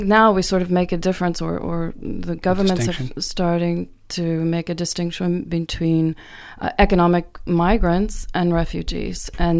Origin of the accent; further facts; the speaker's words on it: Indiana, Pennsylvania, United States; That's right. I was raised in Indiana, Pennsylvania. It's in the coal mining area in western Pennsylvania.